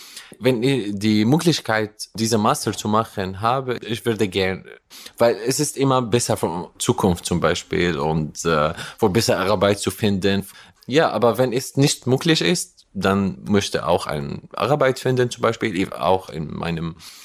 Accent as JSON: {"language": "German", "country": "Syria", "second_language": "German", "lives_now": "Munich, Germany", "said": "ich vermute, dass ich zurück nach Syrien nur reisen oder so, ja, 15 Tage oder ja, mein Heimatland zu sehen, mich zu erinnern."}